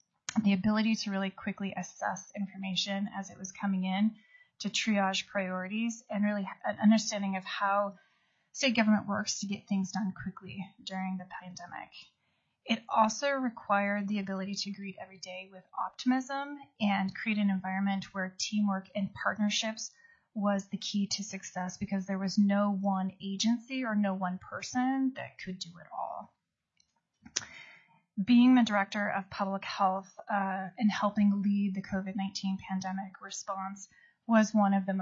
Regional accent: Seattle, Washington, United States; moved away as an adult; also born or lived in Utah; I was born in Utah and I was raised in Seattle.

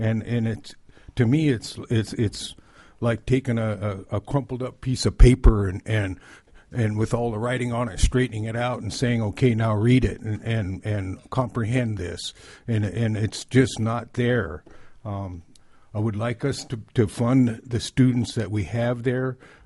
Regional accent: Juneau, Alaska, United States; moved away; also born or lived in California; I was born here in Juneau in 1951, went through the schools in Southeast Alaska, moved to California

